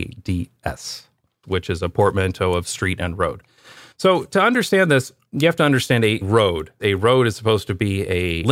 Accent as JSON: {"language": "English", "town": "London", "region": "Ontario", "country": "Canada", "also_born_or_lived": "Toronto / United Kingdom / Taiwan / Belgium", "said": "I'm from London, Ontario. I lived in Toronto after graduation, and then my wife and I lived in the UK for a while, Taiwan, Belgium, back to Canada."}